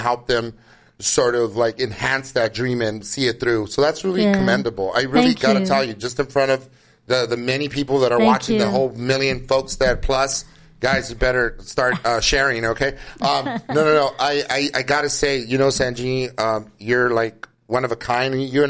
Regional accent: Los Angeles, California, United States; I grew up in the 90s, you know, going to school where, like, people were – I grew up in East L.A., so it was frowned upon for people to have a backpack

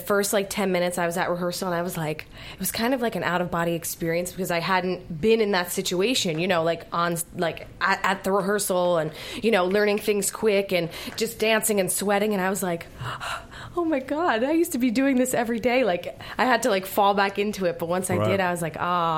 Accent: Linden, New Jersey, United States; We're both from Linden, New Jersey, and he is the oldest of three. His youngest sister and I grew up dancing together.

